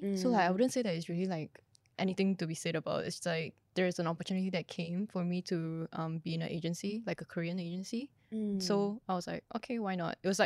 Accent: Singapore; Oh, actually still right now, a lot of people don't know that I'm Singaporean.

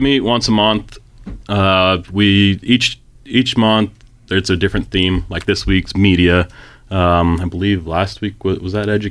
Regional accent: Pendleton, United States; graduating from Pendleton, growing up in Pendleton, I thought I knew what went on in town

